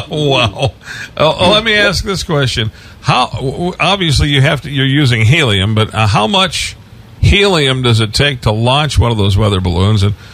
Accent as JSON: {"language": "English", "town": "Dearborn Heights", "region": "Michigan", "country": "United States", "tie": "born or raised there", "said": "Well, see, I'm originally from your area. I grew up in Dearborn Heights, and..."}